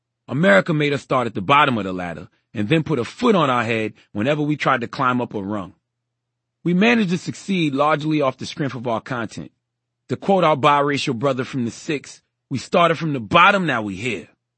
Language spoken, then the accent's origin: English; South Carolina, United States; I probably felt that connection strongly because I grew up in the Low Country. That's an area spanning the Carolinas